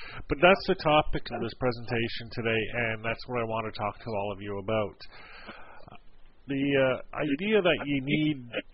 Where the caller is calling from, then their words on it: Moncton, New Brunswick, Canada; As you can tell, I'm coming in from Moncton, New Brunswick, Canada.